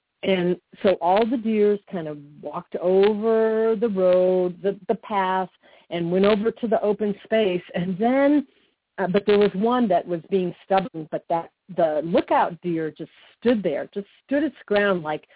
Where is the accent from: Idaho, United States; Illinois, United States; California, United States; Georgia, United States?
Illinois, United States; Chicago; I grew up in Chicago, as I said, and we always lived within about a mile, a little over a mile from the beach.